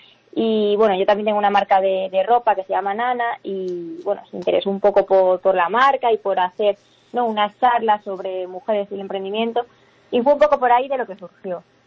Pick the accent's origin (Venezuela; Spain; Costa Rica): Spain; Ferrol, Galicia; yo soy de Ferrol, ¿eh? Ah, yo soy de Ferrol, mis socias de Miño.